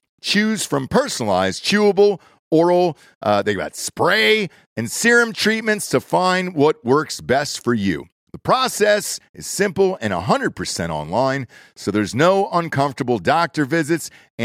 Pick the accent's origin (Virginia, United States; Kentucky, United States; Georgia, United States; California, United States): Georgia, United States; So I'm a Georgia kid, right? I grew up in Georgia.